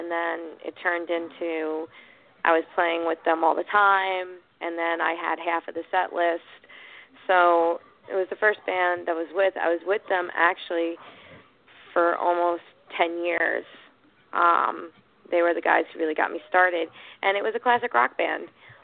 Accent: Northport, New York, United States; Basically, I'm from Long Island, in a town called Northport. I've grown up there my whole life, and basically, I started singing at a very young age.

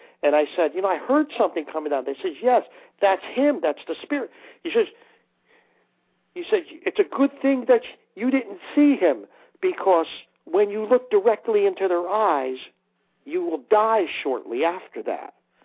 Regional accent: United States; So I said, no, I'm an American.

